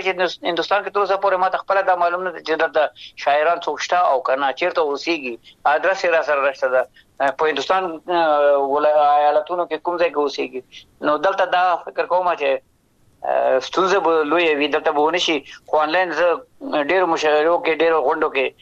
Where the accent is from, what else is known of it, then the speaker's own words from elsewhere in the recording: Afghanistan; moved away; ځکه هر چېرته هم افغانستان به ما سره وي، زه به د افغانستان سره یم.